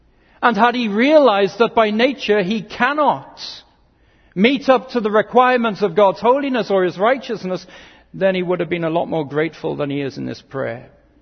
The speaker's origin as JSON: {"language": "English", "country": "United Kingdom", "said": "I see it as the hangover of empire in my home country, that somehow British people are special."}